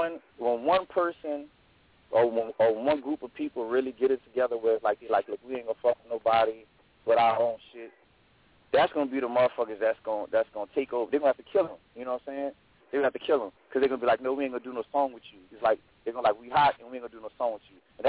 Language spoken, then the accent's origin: English; New Orleans, Louisiana, United States; I'm from New Orleans.